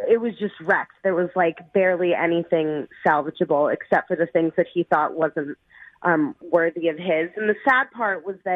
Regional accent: Bellevue, Washington, United States; now in Seattle, United States; So I grew up in Bellevue, yes.

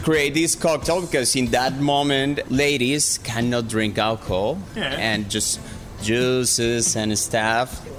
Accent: Colombia; English is a second language; I'm from Colombia.

